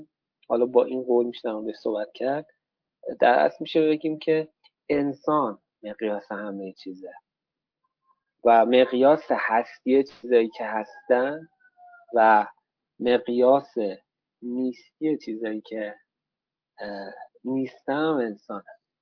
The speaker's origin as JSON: {"language": "Persian", "country": "Iran", "said": "خب میگم که ما به عنوان یک ایرانی"}